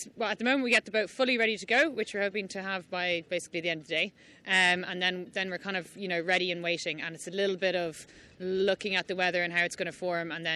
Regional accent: Greystones, Leinster, Ireland; I'm from Greystones, which is where we are now.

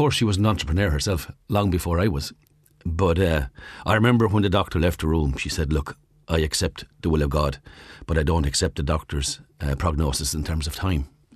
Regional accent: Munster, Ireland; We're both from Kerry

